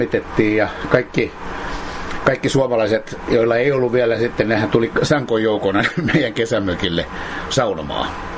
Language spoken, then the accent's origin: Finnish; Stockholm, Stockholm County, Sweden; Finnish is a second language; pikkupojasta asti, tiedätkö, mä oon syntynyt ja kasvanut Tukholmassa.